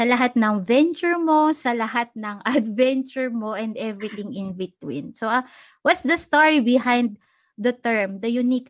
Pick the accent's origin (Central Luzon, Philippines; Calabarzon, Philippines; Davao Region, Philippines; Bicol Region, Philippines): Calabarzon, Philippines; San Pablo; Kasi, you and me, we are both from Laguna. You from Los Baños. And ako naman, San Pablo City.